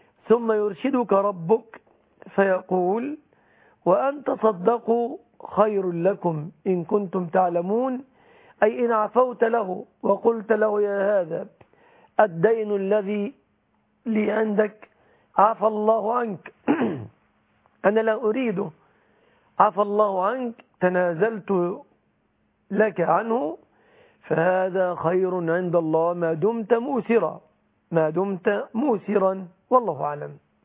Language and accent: Arabic; Egypt; الصداق عندنا في مصر هنا في الغالب يتمثل في اشياء ثلاثه.